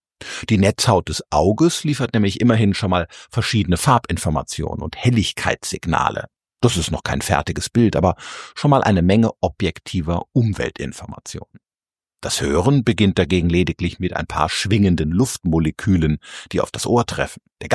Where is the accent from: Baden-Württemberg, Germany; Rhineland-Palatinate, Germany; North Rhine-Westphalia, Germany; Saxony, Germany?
Rhineland-Palatinate, Germany; in meiner Heimat am Mittelrhein saß bei St. Goarshausen, nicht weit von Koblenz